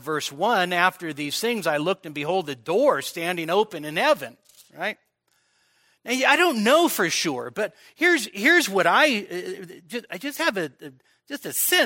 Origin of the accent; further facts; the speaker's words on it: Sacramento, California, United States; I grew up in Sacramento. You get on Highway 50 and you go from where I live, Citrus Heights, you head west.